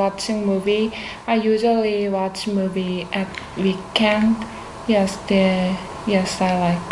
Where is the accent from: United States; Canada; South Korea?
South Korea; English is a second language; now in United Kingdom; I'm from South Korea.